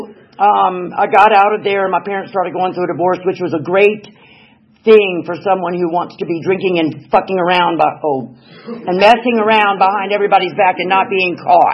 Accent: Atlanta, Georgia, United States; born there; So I was born in Atlanta in Piedmont Hospital.

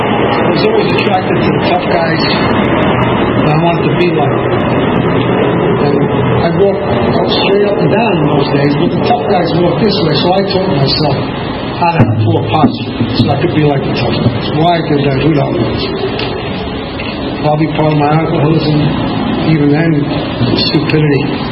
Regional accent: Bronx, New York, United States; born there; If you can't tell, I was born in the Bronx. I was an only child.

